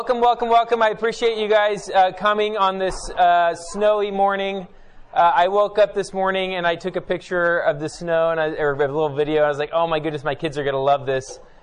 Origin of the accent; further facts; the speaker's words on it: Baden-Württemberg, Germany; I grew up in Germany, and in Germany on Sundays, in this little farming town, there's maybe five, it's in Condern, Germany, about 20 minutes from Basel, Switzerland, about 20 minutes from France.